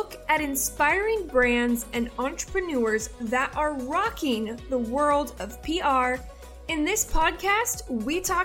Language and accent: English; Portland, Oregon, United States; I am from Portland, and so thus I am a Blazers fan.